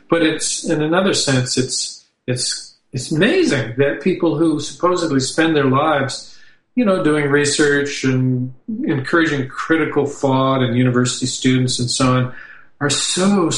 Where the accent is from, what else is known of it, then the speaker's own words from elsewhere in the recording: Canada; a journalist who lives quite near my hometown, my home city in Canada